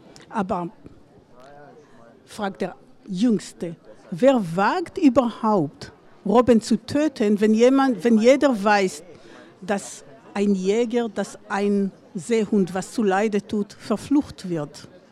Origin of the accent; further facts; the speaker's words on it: Israel; German is a second language; now in Ireland; Und ich bin aus Israel ursprünglich. Also meine Familie ist orientalisch, meine Kultur ist auch orientalisch. Und als ich nach Irland kam